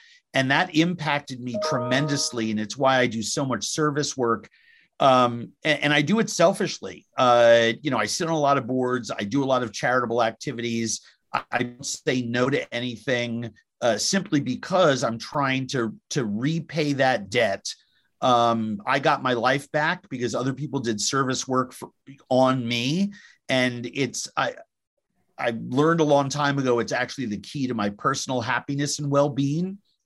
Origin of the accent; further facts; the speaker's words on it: New York, United States; now in Minnesota, United States; When I sobered up 30 years ago, it was here in Minnesota. I came from New York.